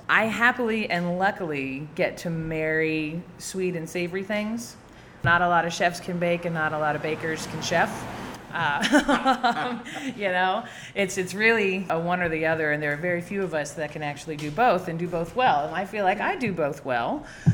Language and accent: English; Maui, Hawaii, United States; born there; So I was born in Maui.